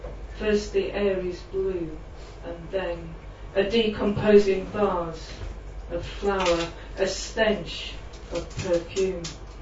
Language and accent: English; Yorkshire and the Humber, United Kingdom; So Paul said, I was from Yorkshire, and you're not going to get away without one Yorkshire inspired poem.